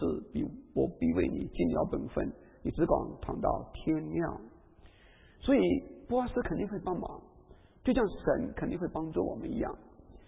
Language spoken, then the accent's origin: Chinese; China; 那像我们中国人就会说，哎呀，他找个借口不愿意处理我的事情，是吧？